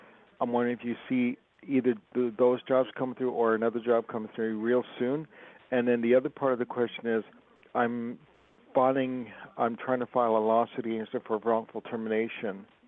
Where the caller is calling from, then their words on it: Los Angeles, California, United States; Yeah, I'm calling from Los Angeles.